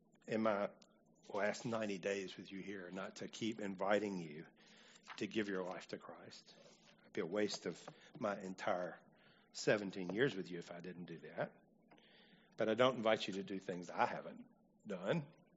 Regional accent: Birmingham, Alabama, United States; I did Sean's funeral a few weeks ago in Birmingham at the church where we were, where we grew up.

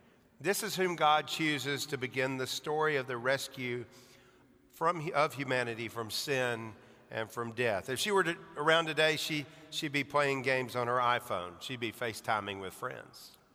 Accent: Alabama, United States; Reminds me about my days of growing up in Alabama.

